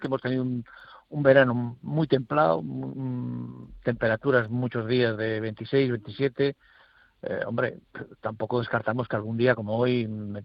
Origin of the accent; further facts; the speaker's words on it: Dobarganes, Cantabria, Spain; born there; Sí, yo soy nacido en Dobarganes, entonces yo he visto nevadas. Es uno de los pueblos más altos de la comarca.